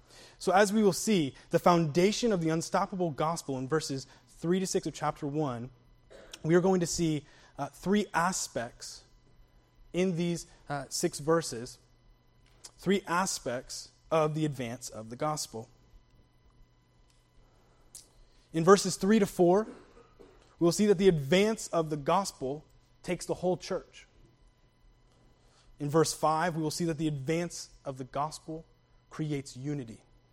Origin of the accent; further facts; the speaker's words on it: New England, United States; Now, I'm a Yankee from New England, and that's how I would say it, right? I would say, "you all."